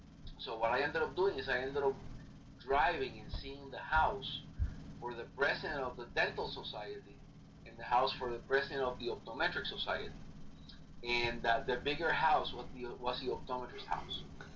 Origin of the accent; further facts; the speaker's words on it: Puerto Rico; also born or lived in Cuba; I grew up in Puerto Rico, actually born in Cuba during the Castro Revolution. Mm-hmm. My parents exiled to Spain, ended up in Florida, but I actually grew up most of my life in Puerto Rico.